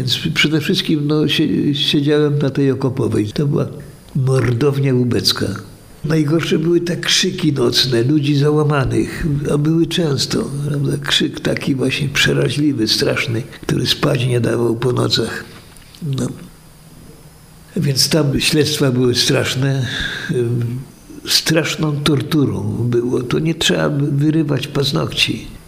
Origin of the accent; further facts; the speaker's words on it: Gdańsk, Pomeranian Voivodeship, Poland; często przechodziłem, bo byłem gdańszczaninem, koło tego więzienia